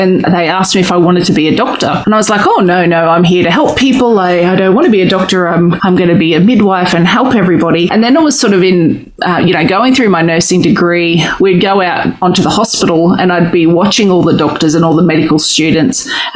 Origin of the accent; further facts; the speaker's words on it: Brisbane, Queensland, Australia; my sister and I grew up on Quandamooka land down at Wynnum in Brisbane.